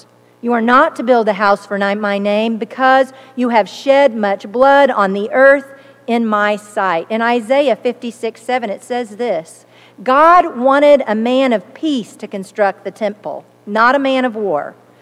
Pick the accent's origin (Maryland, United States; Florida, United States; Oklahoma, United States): Oklahoma, United States; Tonkawa; two boys from my hometown of Tonkawa